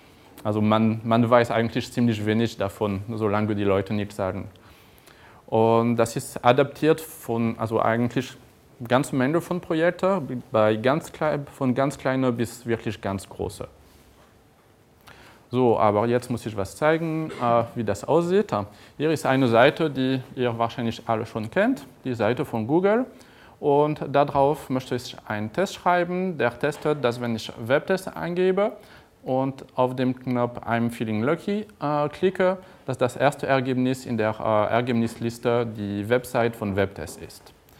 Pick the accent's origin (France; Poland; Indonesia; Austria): France; German is a second language; now in Germany; So, ja, wie ich das nicht verstecken kann, bin ich Franzose. Ich arbeite aber in Deutschland, ich wohne in der Nähe von Bonn.